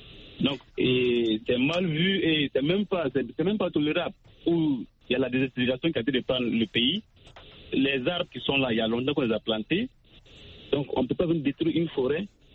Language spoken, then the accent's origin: French; Bobo-Dioulasso, Hauts-Bassins, Burkina Faso; now in Abidjan, Côte d'Ivoire; Je suis à Abidjan, mais je suis un natif de Bobo.